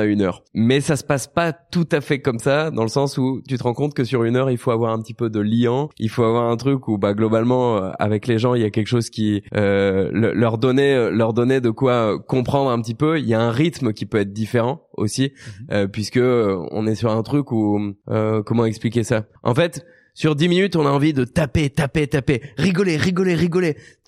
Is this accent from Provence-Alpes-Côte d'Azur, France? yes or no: no; Hauts-de-France, France; C'est vrai que moi, à la base, je suis du Nord.